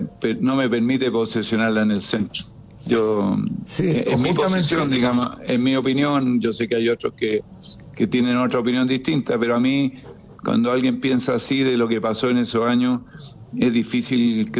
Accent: Antofagasta, Chile; Yo soy de Antofagasta.

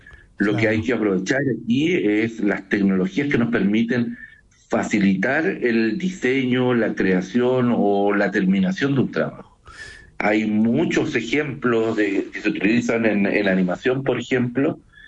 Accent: Chile; nosotros como chilenos siempre hemos sido bien reactivos y también bien leales con ese tipo de corriente

